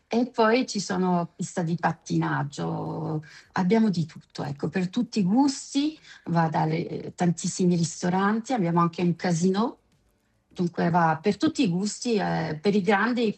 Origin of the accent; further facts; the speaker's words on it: Crans-Montana, Valais, Switzerland; sono una vera montanara. Sono nata e sono cresciuta qui a Montana. Sì, a Gran Montana, dobbiamo dire Gran Montana.